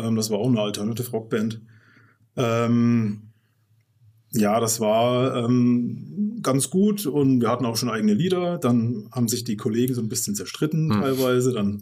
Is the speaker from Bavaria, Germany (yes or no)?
no; Thuringia, Germany; now in Fulda, Germany; Obwohl meine Frau auch aus Südthüringen ist, also wir kommen beide quasi aus der Gegend, aber uns hat es dann halt hierher verschlagen.